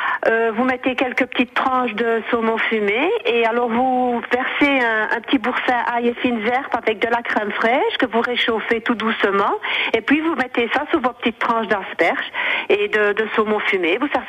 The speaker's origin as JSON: {"language": "French", "region": "Wallonia", "country": "Belgium", "lives_now": "Masquières, France", "said": "Eh bien, je suis Belge entre Namur et Charleroi, mais j'habite ici en France, à Masquières."}